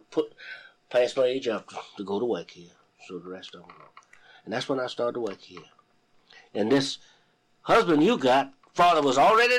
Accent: Port Lavaca, Texas, United States; born there; now in Kingsville, United States; I was born in Port Lavaca.

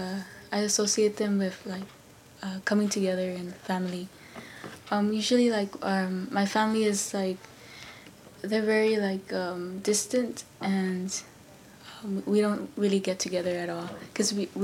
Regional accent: Laredo, Texas, United States; Laredo, Texas.

